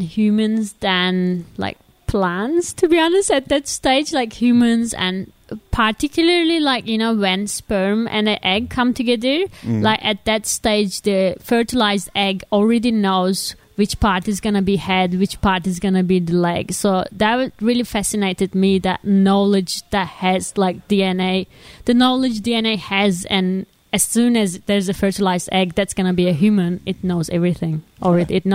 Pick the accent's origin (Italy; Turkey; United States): Turkey; Black Sea Region; I was born in Black Sea region, which is like north of Turkey, on Black Sea, like the sea. But I was up in the mountains, so it's actually from a really small village, like quite rural village up in the mountains.